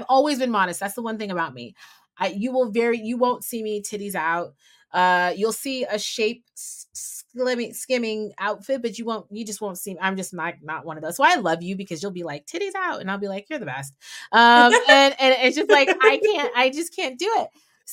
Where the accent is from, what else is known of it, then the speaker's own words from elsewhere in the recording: San Francisco, California, United States; And my mom and dad were like, we're going to LA, because I'm from San Francisco.